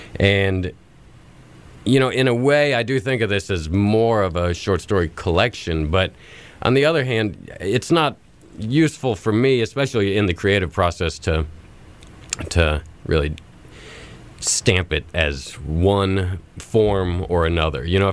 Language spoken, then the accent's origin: English; Greensboro, North Carolina, United States; But the genesis of this story came from when I was growing up in Greensboro.